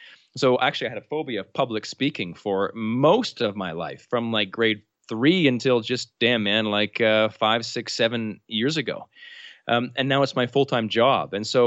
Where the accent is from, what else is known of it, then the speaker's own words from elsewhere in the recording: New Brunswick, Canada; I'm Canadian, from the province of New Brunswick, which is right above Maine in Canada.